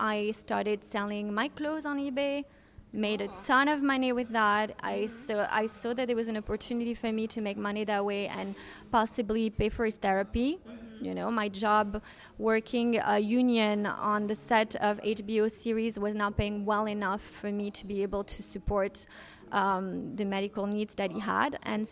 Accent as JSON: {"language": "English", "town": "Miami", "region": "Florida", "country": "United States", "tie": "born or raised there", "also_born_or_lived": "New York", "said": "So really quickly, I was raised in Miami, so in the United States. I'm French American, born to French parents."}